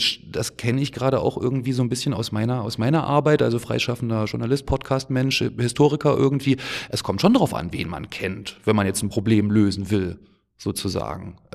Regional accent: Germany; born there; ich bin geboren in der DDR zum Beispiel, ich war 2 Jahre alt, als das Ganze dann zu Ende war

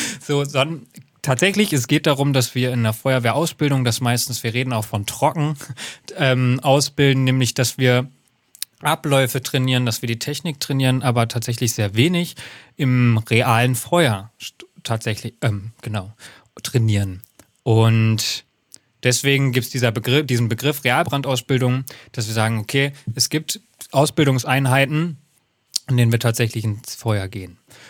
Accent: Hesse, Germany; ich komme aus Hessen

